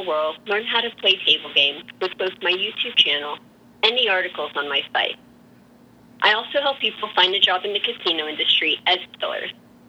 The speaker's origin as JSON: {"language": "English", "town": "Las Vegas", "region": "Nevada", "country": "United States", "said": "I'm from Las Vegas."}